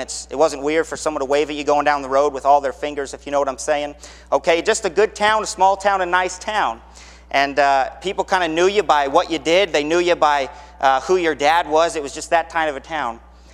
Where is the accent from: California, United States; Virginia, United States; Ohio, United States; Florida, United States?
California, United States; Mariposa; I grew up in Mariposa, California, not the California most people think of, and I graduated from high school in 2006.